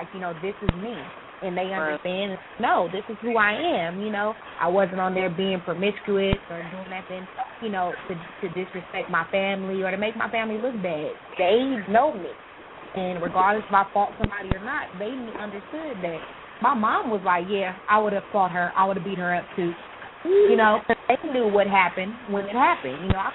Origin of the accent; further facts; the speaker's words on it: Sacramento, California, United States; So, yes, I'm born and raised in Sacramento. I'm repping Sac all day.